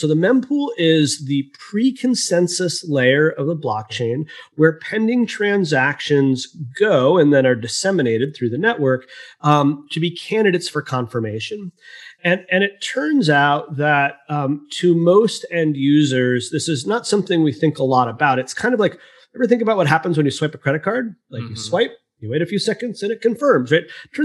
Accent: Boston, Massachusetts, United States; now in San Francisco Bay Area, United States; That's actually why I live out here in the Bay Area. I'm from Boston originally, which also got whacked by that snowstorm.

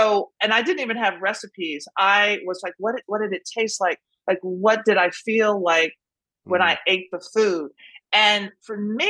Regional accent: Nashville, Tennessee, United States; So I grew up in Nashville. Just imagine the mid-60s. So I was born in 1964.

